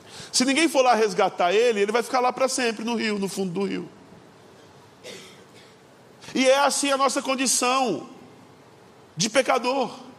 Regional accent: Ariquemes, Rondônia, Brazil; Eu sou de Rondônia, numa cidade do interior chamada Ariquemes, e lá na minha terra o pessoal gosta muito de pescaria.

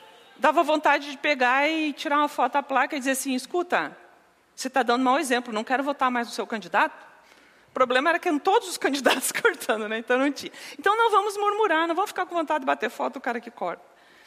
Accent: Brazil; E é bem interessante nós pensarmos sobre santidade no contexto que nós estamos vivendo como brasileiros, não é?

